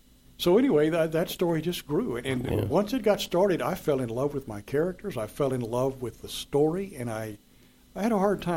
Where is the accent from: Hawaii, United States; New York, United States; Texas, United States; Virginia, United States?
Texas, United States; Growing up in West Texas, we had this legend that was going around about the Marfalites.